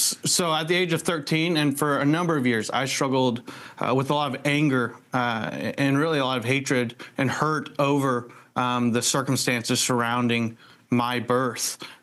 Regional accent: Oklahoma, United States; also born or lived in South Korea; Yeah, so I grew up in Oklahoma. I'm adopted. I'm one of 12 kids, 10 of us being adopted.

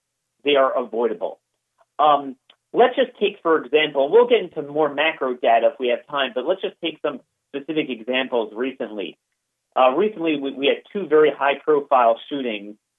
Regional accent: Maryland, United States; In most states, like my home state of Maryland, the prison population is down 30%

